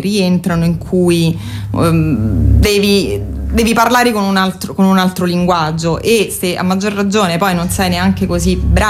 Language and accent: Italian; Rome, Lazio, Italy; io sono cresciuta a Roma